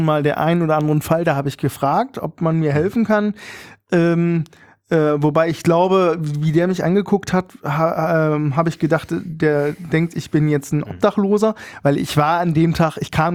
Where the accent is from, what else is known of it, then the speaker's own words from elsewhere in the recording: Berlin, Germany; wir sind Berliner